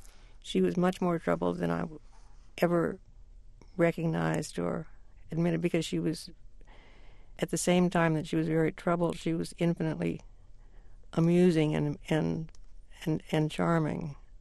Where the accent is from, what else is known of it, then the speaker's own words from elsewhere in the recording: the West, United States; You know, I grew up in the West, and we always had this theory that if you kept the snake in your eyeline, the snake wasn't going to bite you.